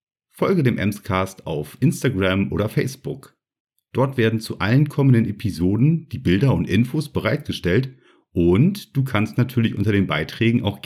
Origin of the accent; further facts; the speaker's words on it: Lower Saxony, Germany; Liebe wegen bin ich in unsere schöne Kreisstadt Meppen gezogen. Beruflich bin ich seit über 10 Jahren in vielen Ecken des Emslandes unterwegs.